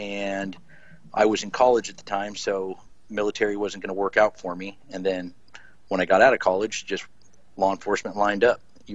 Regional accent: California, United States; I am. I'm based out of California now. I was born and raised here in Northern California.

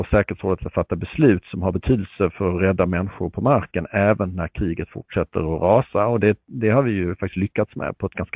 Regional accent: Skåne, Sweden; Jag är skåning och jag har ett fantastiskt kul jobb.

